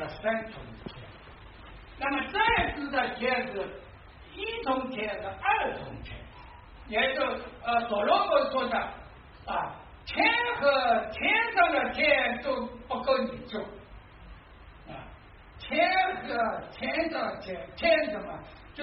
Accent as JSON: {"language": "Chinese", "country": "China", "said": "这就我们中国人说的顶天立地"}